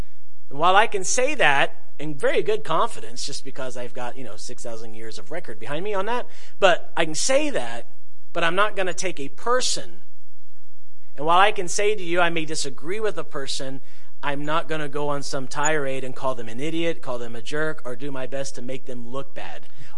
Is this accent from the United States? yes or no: yes; United States; And as an American, I can express that and I can vote accordingly.